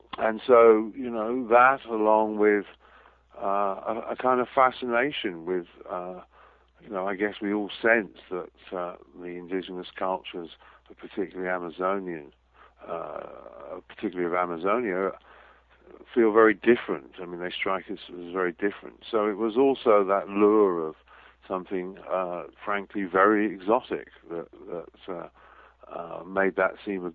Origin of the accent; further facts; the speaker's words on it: United Kingdom; now in United States; But of course, being originally British, although now I've naturalized to be an American, I never went to junior high